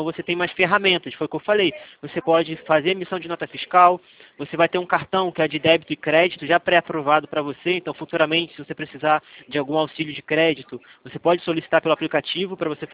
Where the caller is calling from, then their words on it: Rio de Janeiro, Brazil; Não, eu falo do Rio de Janeiro.